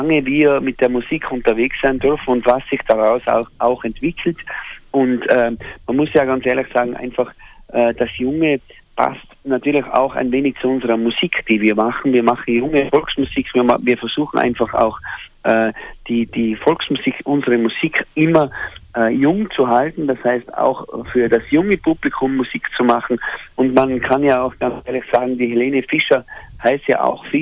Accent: Straß im Zillertal, Tyrol, Austria; Wir kommen alle aus derselben Gemeinde. Wir kommen aus Straß im Zillertal. Das ist die erste Gemeinde bei uns im Zillertal.

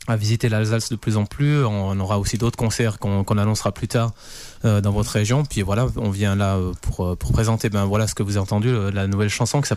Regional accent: Switzerland; Mais non, on est suisse, on est bien organisé

